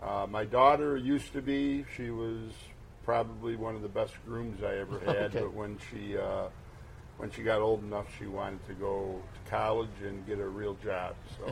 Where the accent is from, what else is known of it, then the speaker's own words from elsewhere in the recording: Canandaigua, New York, United States; Yeah, I was born in Canandaigua